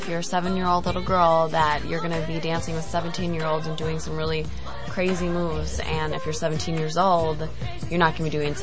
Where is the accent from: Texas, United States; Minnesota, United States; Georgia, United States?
Minnesota, United States; Minneapolis; I am actually from Minneapolis, Minnesota. I was born and raised in Minnesota. Spent my whole life there.